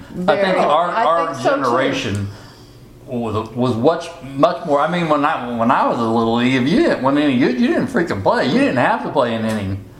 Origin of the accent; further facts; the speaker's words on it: Raytown, Missouri, United States; Well, growing up in Raytown, we was just, you know, there wasn't like a expensive house. It was just a little house, little three-bedroom house.